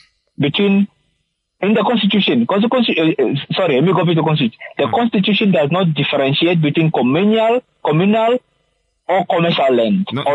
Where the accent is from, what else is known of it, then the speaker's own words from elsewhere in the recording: Zambezi, Namibia; I'm from Zambezi region, I want to go to my ancestral land.